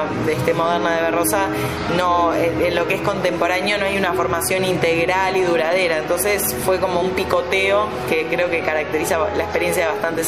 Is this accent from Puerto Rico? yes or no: no; Uruguay; also born or lived in Brazil; soy uruguaya, pero viví unos años en Brasil, pero ahora estoy en Estados Unidos, y entonces soy socióloga, pero soy bailarina, y soy voy mucho a Rocha, pero al mismo tiempo vivo en Montevideo.